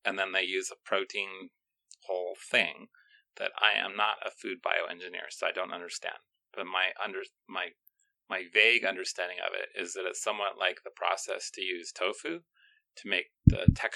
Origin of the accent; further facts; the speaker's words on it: Alaska, United States; Okay, so I grew up in Alaska.